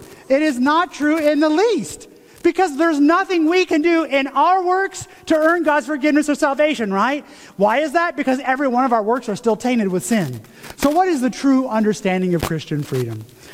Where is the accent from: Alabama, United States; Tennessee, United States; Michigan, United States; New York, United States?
Tennessee, United States; this is how that played out growing up where I grew up in Tennessee.